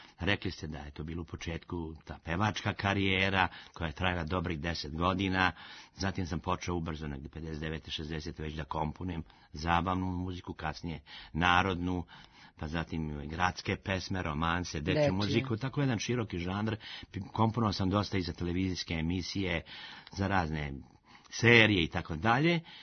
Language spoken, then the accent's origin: Serbian; Mrkonjić Grad, Republika Srpska, Bosnia & Herzegovina; rodom iz Bosne, iz Bosanske krajine, iz Mrković grada.